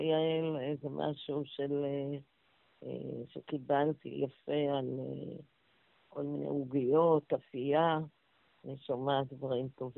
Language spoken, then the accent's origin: Hebrew; Tel Aviv, Tel Aviv District, Israel; born there; תראה, אני נולדתי בתל אביב, וזה מקום נהדר בתל אביב.